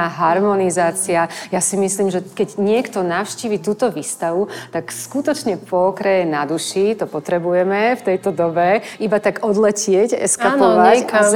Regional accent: Horná Streda, Trenčín Region, Slovakia; Alfons Mucha aj visel u nás v Hornej Strede na stene

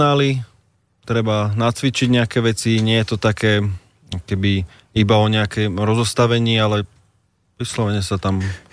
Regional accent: Bratislava, Bratislava Region, Slovakia; som Bratislavčan.

